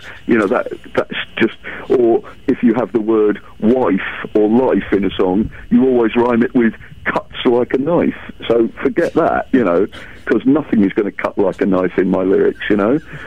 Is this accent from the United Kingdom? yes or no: yes; England, United Kingdom; I always sing in an English accent. It always has to be about England, because I'm English